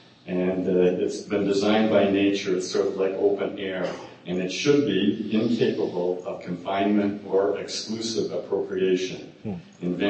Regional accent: Calgary, Alberta, Canada; I grew up in Calgary and used to say an expert is someone who's more than 50 miles away from home.

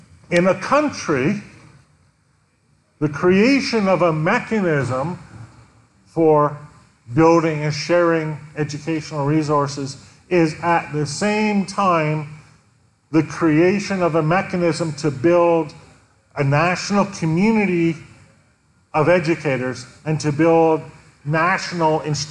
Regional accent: Canada; speaking to you as a Canadian telling Colombians how to find peace

